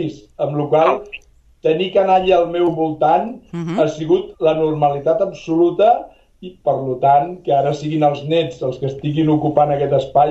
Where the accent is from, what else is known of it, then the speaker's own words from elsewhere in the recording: Barcelona, Catalonia, Spain; jo sóc un nen de barri de Barcelona, jo vaig néixer a la Sagrera, era un moment, als anys 50, dur per la societat